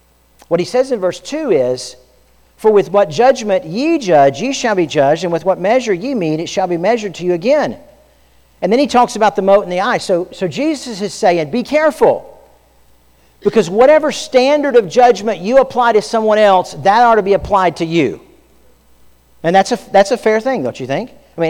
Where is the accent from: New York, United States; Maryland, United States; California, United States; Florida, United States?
Florida, United States; I grew up in Florida, and there's all kinds.